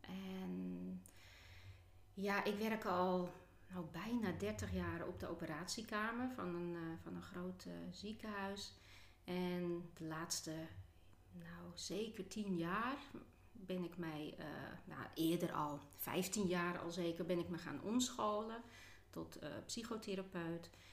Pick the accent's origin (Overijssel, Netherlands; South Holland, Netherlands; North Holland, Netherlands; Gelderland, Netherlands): North Holland, Netherlands; Zaandijk; ik ben geboren in Zaandijk. Oh, ja. Aan de Zaan, tussen de molens bijna. En daar heb ik ook op school gezeten. En na de middelbare school ben ik in Amsterdam gaan studeren.